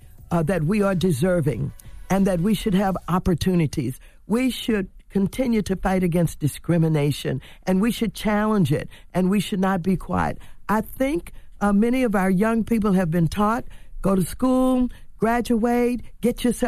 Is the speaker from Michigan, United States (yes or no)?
no; St. Louis, Missouri, United States; I'm from St. Louis.